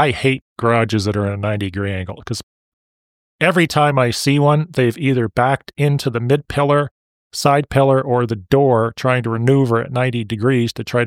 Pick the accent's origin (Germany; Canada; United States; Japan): Canada; Burlington, Ontario; I remember living in my hometown, which is Burlington, Ontario.